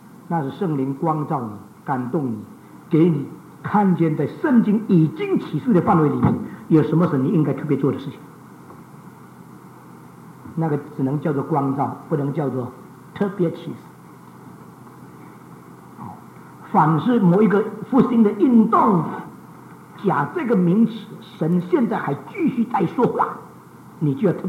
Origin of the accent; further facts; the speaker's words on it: China; 我们中国人已经很习惯了